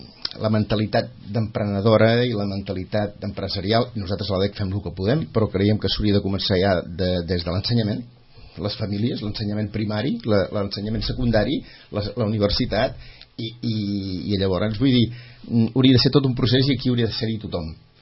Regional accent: Vilanova i la Geltrú, Catalonia, Spain; almenys jo soc de Vilanova, vull dir, i venim d'una tradició on tothom busca la feina

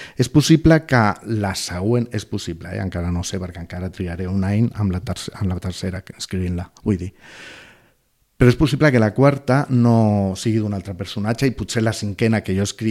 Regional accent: Barcelona, Catalonia, Spain; now in Sitges, Spain; perquè jo soc de Barcelona, uh-huh. He estiuejat molt temps aquí, però vaig vindre a viure aquí a Sitges per qüestions familiars fa 4 anys.

